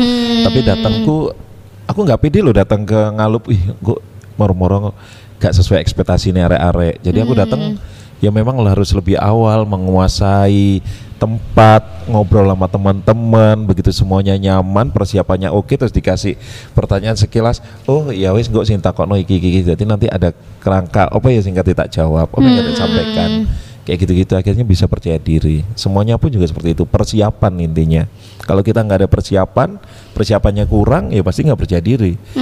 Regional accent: Malang, East Java, Indonesia; Padahal iki wong Malang akhirnya gak ketemuan le wong Malang ya

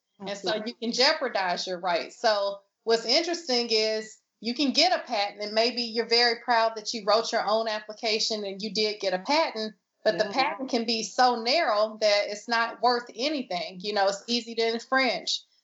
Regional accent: Houston, Texas, United States; now in Maryland, United States; And like I said, growing up in Houston, I was able to do my science projects in the science lab at the community college where my mother worked. And I was always encouraged to participate in different STEM programs. So now I'm here in Maryland.

